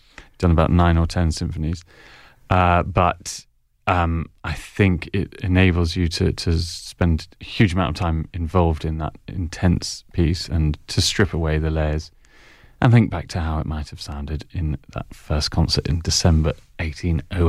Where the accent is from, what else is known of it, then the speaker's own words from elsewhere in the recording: England, United Kingdom; I'm totally English. My dad is Belgian.